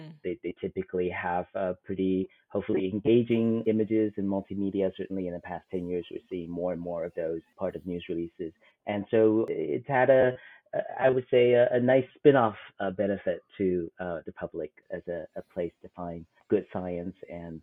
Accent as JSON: {"language": "English", "country": "Taiwan", "tie": "born or raised there", "said": "I grew up in Taiwan in a lower middle class family."}